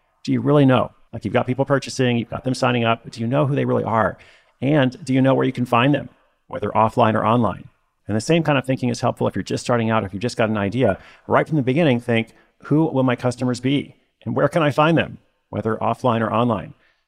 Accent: Portland, Oregon, United States; went to Boston, San Francisco, and my hometown, Portland, Oregon.

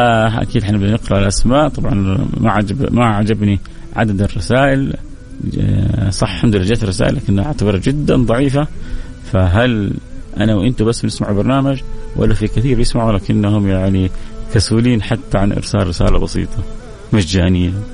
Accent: Sudan; كان أنا من أهل السودان

